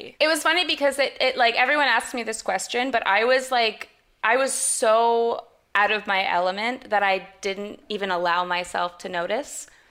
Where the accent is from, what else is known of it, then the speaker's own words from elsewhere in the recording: Canada; I'm Canadian as well